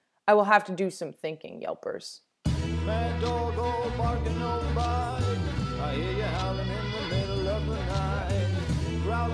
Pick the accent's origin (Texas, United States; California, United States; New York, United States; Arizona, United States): Arizona, United States; Phoenix; Okay, it's back to my hometown, Phoenix, for this review.